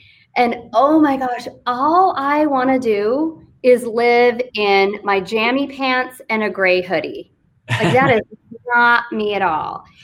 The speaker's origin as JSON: {"language": "English", "town": "Fort Worth", "region": "Texas", "country": "United States", "said": "And now nobody wants to hire me because I'm from Fort Worth."}